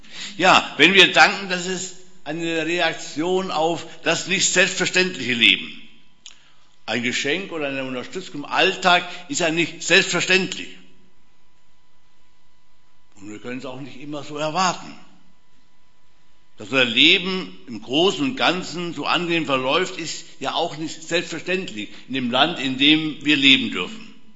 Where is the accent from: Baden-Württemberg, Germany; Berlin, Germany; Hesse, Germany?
Hesse, Germany; jedenfalls in meinem kleinen Dorf in Hessen, wo ich aufgewachsen bin